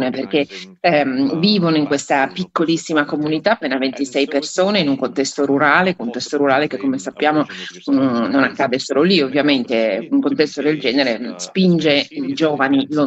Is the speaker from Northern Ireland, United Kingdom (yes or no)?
no; Scotland, United Kingdom; avrò scoperto una parte del mio paese che non conoscevo